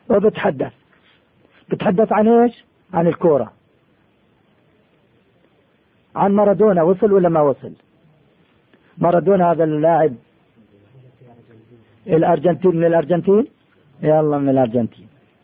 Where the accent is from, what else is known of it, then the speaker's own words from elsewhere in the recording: Jordan; احنا عندنا في الأردن منازل